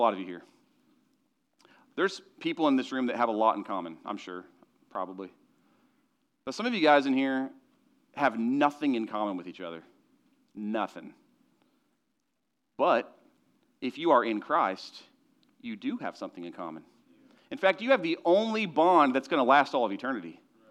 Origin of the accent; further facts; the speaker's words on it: Kansas, United States; I'm from Kansas. I don't even know why I'd make football jokes. I'm a Jayhawk fan.